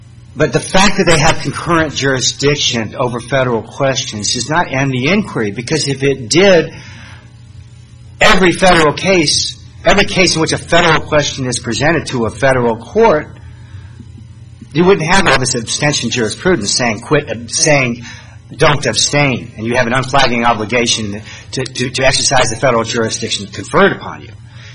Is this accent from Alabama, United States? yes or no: yes; Alabama, United States; let's say where I'm from. I'm from Alabama.